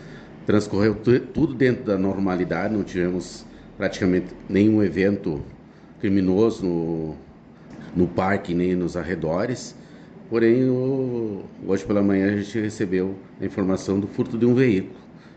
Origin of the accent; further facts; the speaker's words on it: Espumoso, Rio Grande do Sul, Brazil; a gente é natural de Espumoso, né? Se criamos em Espumoso e retornamos a Espumoso há mais ou menos 14 anos.